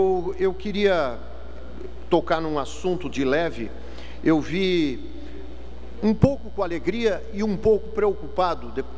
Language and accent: Portuguese; Brazil; now in United States; bater no peito e dizer eu sou brasileiro lá, a coisa não é assim. E nós sofremos um grande preconceito ainda nos Estados Unidos da América